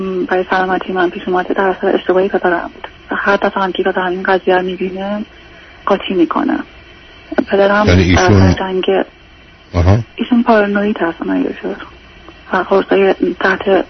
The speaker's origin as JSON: {"language": "Persian", "country": "Iran", "moved": "as an adult", "said": "همین که میپرسن اهل کجا هستی، ایران که میگم"}